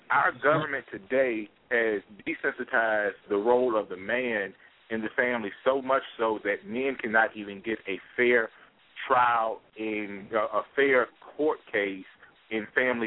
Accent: United States; I'm talking about as American people

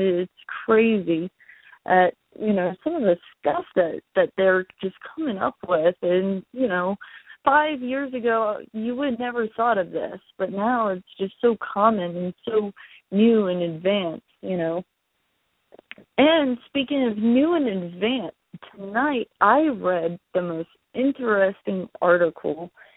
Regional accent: Louisiana, United States; now in Louisville, United States; I'm from South Louisiana, and I've only lived up here since 2006-ish.

